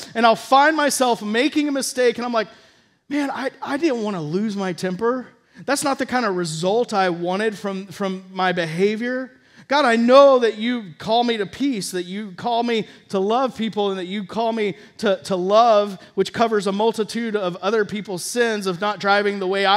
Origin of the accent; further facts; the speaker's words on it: Dallas, Texas, United States; I mean, I grew up in Dallas-Fort Worth. It was a big city, huge, tons of people